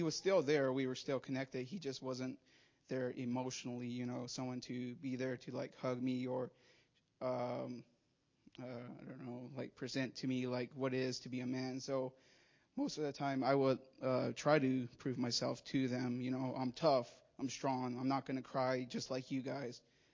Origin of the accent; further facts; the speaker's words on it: Zuni, New Mexico, United States; I'm from the Zuni tribe, or Zuni Pueblo tribe in New Mexico.